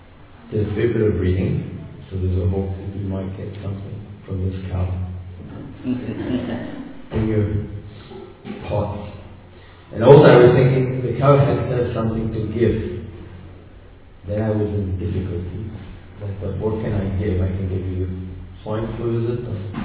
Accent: Scotland, United Kingdom; accent: Scottish; I asked Srila Prabhupada, in my Scottish accent, I've got a Scottish accent. It used to be a lot more Scottish in those days.

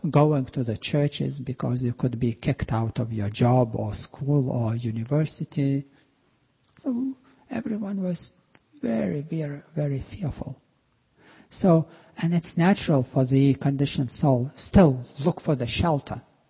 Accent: Lithuania; English is a second language; I'm originally from Baltics, and this was not in the capital, but in another town where I was still studying in the school. Yes, this was Lithuania.

